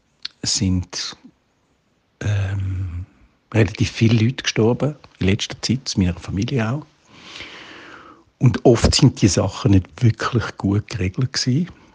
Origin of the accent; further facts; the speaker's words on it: Zurich, Switzerland; ich bin 65, ich komme aus dem Kanton Zürich